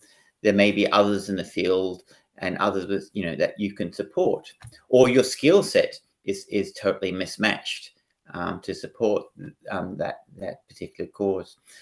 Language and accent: English; Hong Kong; And I was brought up in Hong Kong, one of the big major metropolises of the world, right.